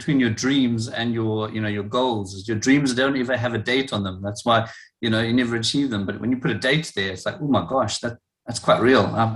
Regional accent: Cape Town, Western Cape, South Africa; now in London, United Kingdom; I'm in from London, England, although my accent doesn't sound very, very British. So originally I'm from Cape Town, South Africa, but been in England for a while.

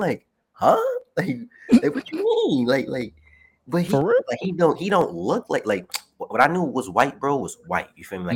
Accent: New York City, New York, United States; So I grew up in Kingsbridge in the Bronx. But like once I got to high school, I went to go live with my great grandmother. So lived on Third Ave in Harlem in Jeff Projects, right?

